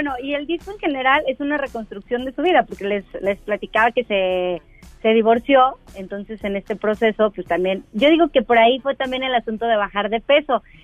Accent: Mexico; yo siento que es mucho el asunto de como buenos mexicanos

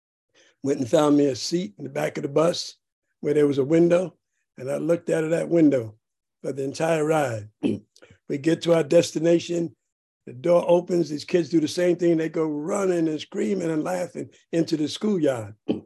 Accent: New York, United States; I'm born and raised in Spanish Harlem in New York. And I come from a very, very poor Puerto Rican family.

